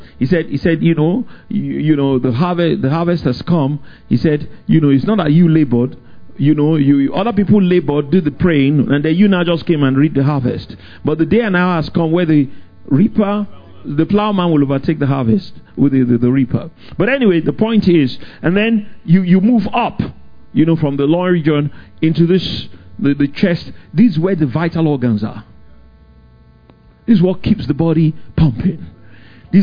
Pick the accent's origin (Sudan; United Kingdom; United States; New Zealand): United Kingdom; England; I didn't know who anybody was because I came from England. I was just a kid